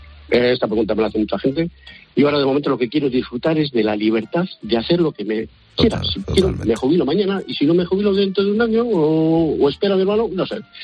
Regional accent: Salamanca, Castile and León, Spain; born there; also born or lived in Navarre; mis orígenes sí, pero yo no. Mis padres son de Salamanca y yo llegué a nacer en Salamanca y se vinieron aquí en los años 60

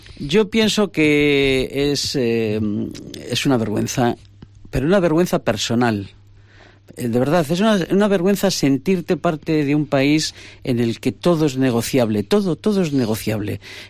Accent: Spain; como española me siento humillada.

